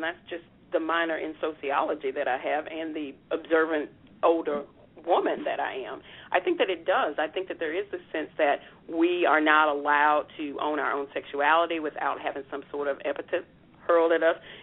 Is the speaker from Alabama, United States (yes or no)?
yes; Alabama, United States; being a black woman from, I grew up in Alabama, coming from the place that I grew up